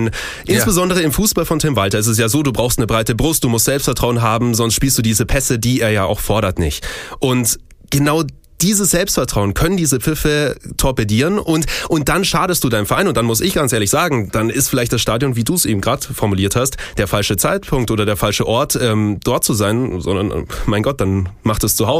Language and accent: German; Munich, Bavaria, Germany; born there; ich bin gebürtiger Münchner